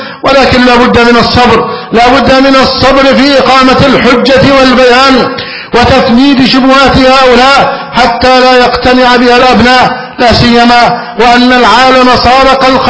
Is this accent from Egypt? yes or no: yes; Egypt; بلدنا مصر